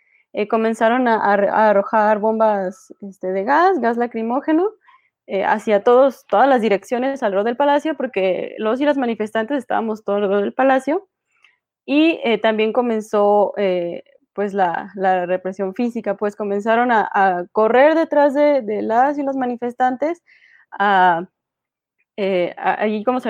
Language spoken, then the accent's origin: Spanish; Guadalajara, Jalisco, Mexico; yo soy aquí de Guadalajara